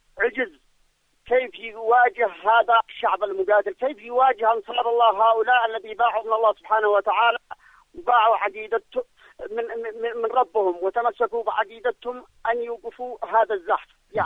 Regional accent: Marib, Yemen; born there; في مسقط رأسي في منطقة يعني أنا من نهر والجدعان، هي تعتبر جزء من نهر لكن إداريا ترجع جغرافيا وإداريا ترجع إلى محافظة مارب، بس قبليا ترجع إلى مديريتنا.

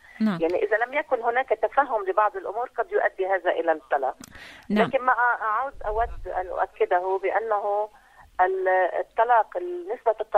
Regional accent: Lebanon; يعني عندنا في لبنان

